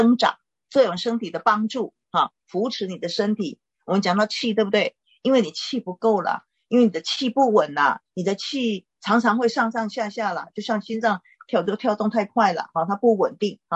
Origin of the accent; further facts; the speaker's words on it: China; 可能这个看不见的时候，我要用我们中国人的一个比较能够认知的观念哈。